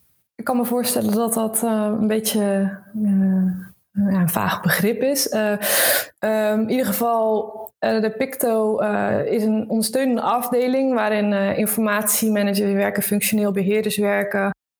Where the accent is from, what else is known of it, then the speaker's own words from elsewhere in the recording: Rotterdam, South Holland, Netherlands; 31 jaar. Ik kom van oorsprong uit de Randstad, uit de buurt van Rotterdam. En ben 7 jaar geleden richting het Brabant vertrokken, wat mij uitstekend bevalt.